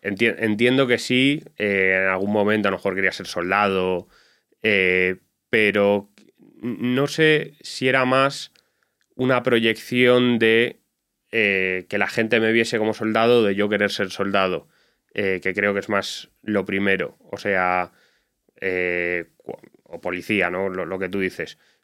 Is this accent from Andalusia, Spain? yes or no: no; Madrid, Community of Madrid, Spain; also born or lived in Switzerland; Yo, mis padres son ambos argentinos, pero yo nací y me crié aquí en Madrid. Estudié en un colegio suizo, que mi educación fue en alemán.